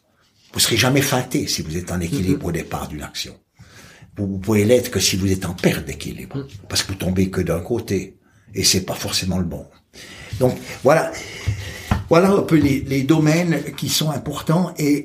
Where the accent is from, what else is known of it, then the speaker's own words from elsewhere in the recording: Switzerland; Tu es français, moi je suis suisse, dans les deux pays, on n'a rien à s'envier.